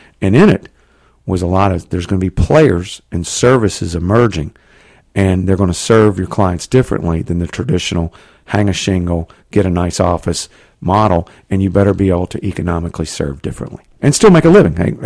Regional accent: Southeast, United States; accent: southeastern; And we are, you can tell from my accent, sort of a southeastern company.

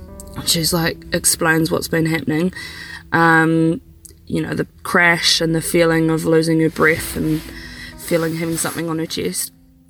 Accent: Nelson, New Zealand; and I'm from Nelson, New Zealand.

